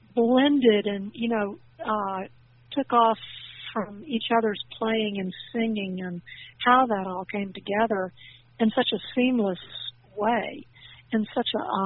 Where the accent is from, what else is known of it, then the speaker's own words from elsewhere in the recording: Alabama, United States; that I wrote about growing up in Alabama